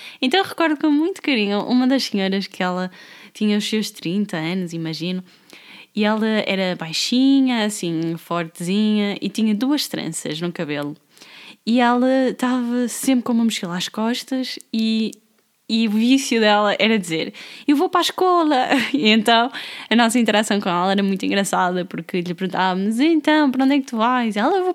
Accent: Amarante, Porto, Portugal; fomos raparigas e rapazes, todos da mesma idade, mais ou menos ali aquele grupo de jovens da minha aldeia, e partimos na aventura. Nós de Amarante, uma aldeia muito pequenina, viemos aqui para baixo, para Lisboa

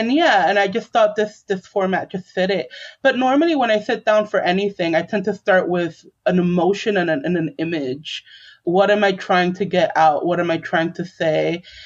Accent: New York City, New York, United States; I grew up in the South Bronx, right at the tail end of the Bronx's burning era, and this is just how I grew up

